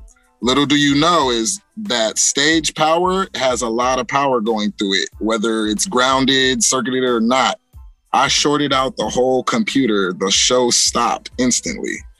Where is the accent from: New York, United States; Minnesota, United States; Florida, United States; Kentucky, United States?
New York, United States; Buffalo; now in California, United States; I'm actually from Buffalo, New York. That's my hometown.